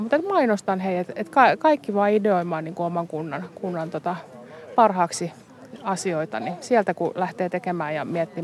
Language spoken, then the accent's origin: Finnish; Turku, Southwest Finland, Finland; mä olen alun perin turkulainen